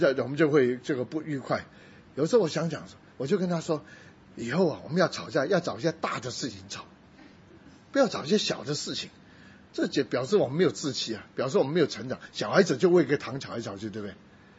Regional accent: Shunde, Guangdong, China; now in United States; 我们广东人又顺德，很讲究吃。

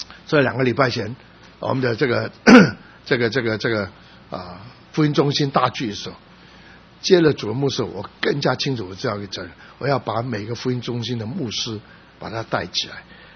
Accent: San Francisco, California, United States; 他特别讲是他不知道我从旧金山来的，

